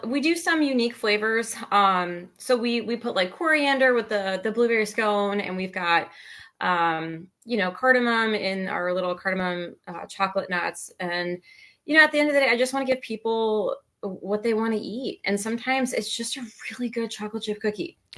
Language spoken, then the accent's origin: English; Chicago, Illinois, United States; It's funny because I'm from Chicago. And so it's been kind of a unique shift where it's like, yeah, like we like butter and cheese in Chicago too.